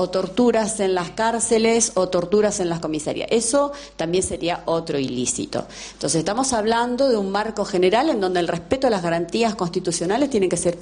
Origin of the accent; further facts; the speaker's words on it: Argentina; Nosotros, como ciudadanos argentinos, tenemos todas esas garantías prescriptas